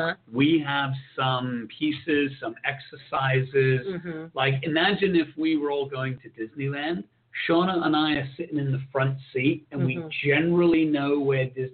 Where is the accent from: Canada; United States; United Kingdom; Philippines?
United Kingdom; which is, you know, that's my heritage. Mm-hmm. I'm from England and Wales, from Britain